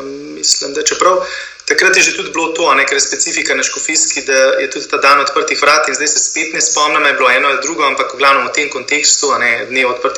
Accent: Kamnik, Central Slovenia, Slovenia; ker jaz sem iz Kamnika

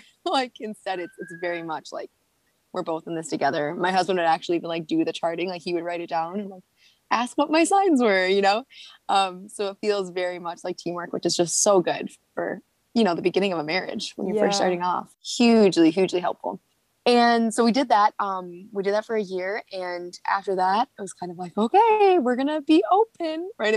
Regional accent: Milwaukee, Wisconsin, United States; moved away as an adult; now in Minnesota, United States; Yeah, I'm from Wisconsin. So I'm from Milwaukee originally, but I've lived in Minnesota my whole adult life. I mean, since I was 18.

